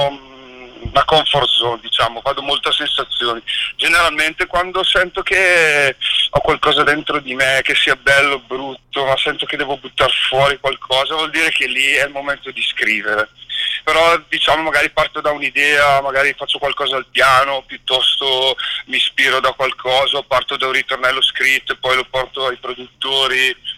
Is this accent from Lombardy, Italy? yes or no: yes; Brescia, Lombardy, Italy; che poi io di origine sono bresciano.